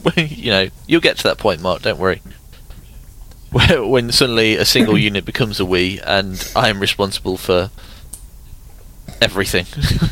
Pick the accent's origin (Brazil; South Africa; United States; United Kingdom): United Kingdom; England; But I'm English.